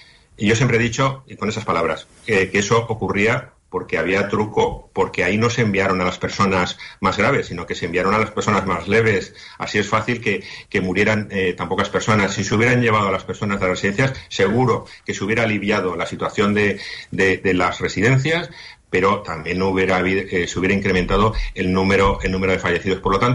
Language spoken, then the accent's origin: Spanish; Spain; como españoles que nos rige una constitución